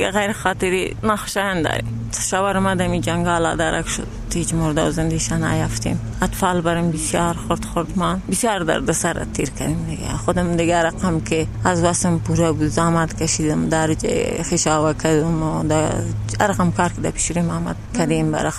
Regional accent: Jalalabad, Nangarhar, Afghanistan; من خود از جلال آباد هستم، شوهرم از دمی کابل از دمی جاروسی کردیم آمدیم.

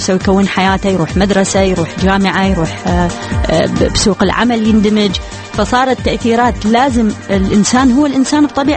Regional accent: Iraq; الحياة هنا بالغرب تفرض عليك هذا الشيء. فمثلا عندنا بالعراق

